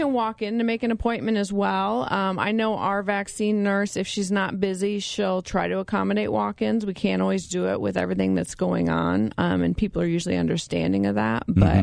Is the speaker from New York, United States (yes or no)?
no; Michigan, United States; now in Galesburg, United States; Not originally, no. I'm originally from Michigan, Central Michigan.